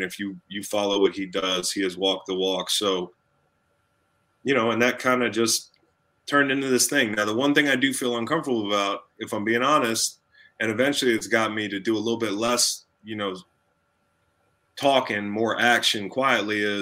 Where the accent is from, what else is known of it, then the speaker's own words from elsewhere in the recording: Charlottesville, Virginia, United States; I'm from Charlottesville. I'm a white guy.